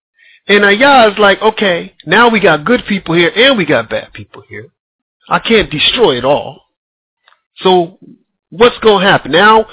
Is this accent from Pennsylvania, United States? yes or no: yes; Allentown, Pennsylvania, United States; now in Sweden; even my hometown, Allentown, Pennsylvania.